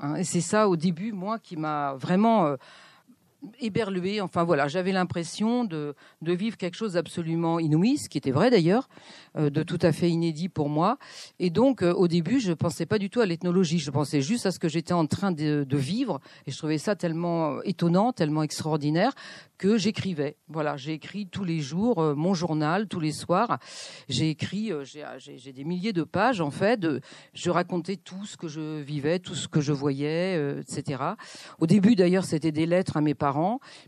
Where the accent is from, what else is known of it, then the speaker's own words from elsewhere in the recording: France; en tant que Française